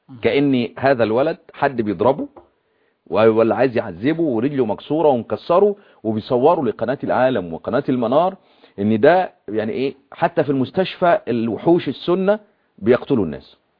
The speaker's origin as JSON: {"language": "Arabic", "country": "Egypt", "accent": "Egyptian Arabic", "said": "لهجتي بالعامية المصرية معروفة ولا لا؟"}